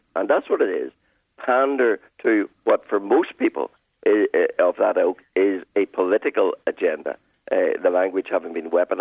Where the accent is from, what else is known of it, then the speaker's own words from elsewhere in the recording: Ballymena, Northern Ireland, United Kingdom; No, I'm not. I'm from Ballymena.